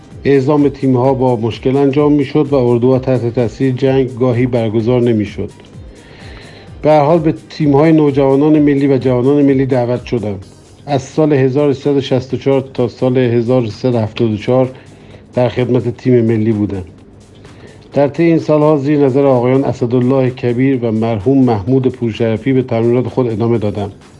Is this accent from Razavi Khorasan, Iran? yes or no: yes; Mashhad, Razavi Khorasan, Iran; متولد 14 بهمن 1345 در مشهد متولد شدم